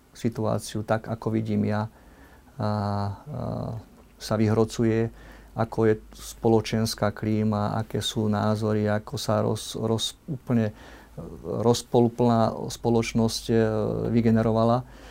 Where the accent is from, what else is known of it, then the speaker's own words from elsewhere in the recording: Prievidza, Trenčín Region, Slovakia; je to ešte v blízkosti môjho rodiska Prievidze, odkiaľ pochádzam. Pod Bojnickým zámkom som sa narodil